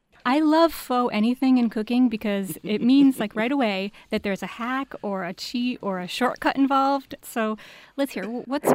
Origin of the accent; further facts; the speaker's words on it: Bristol, Connecticut, United States; Her name is actually Sandy, but I grew up in Bristol with her children, so she'll always be Mrs. Kern to me.